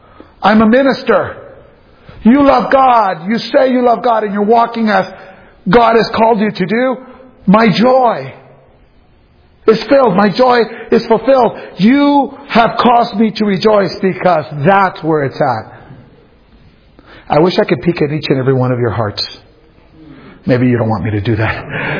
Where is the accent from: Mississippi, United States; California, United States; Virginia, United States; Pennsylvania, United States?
California, United States; Los Angeles; true, I grew up in East LA, right? I don't know the difference between a vine and a tree.